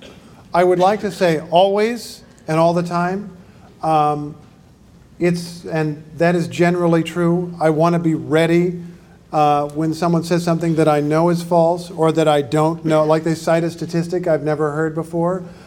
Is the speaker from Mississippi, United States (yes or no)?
no; Indiana, United States; Well, when I was a kid, I was from Indiana.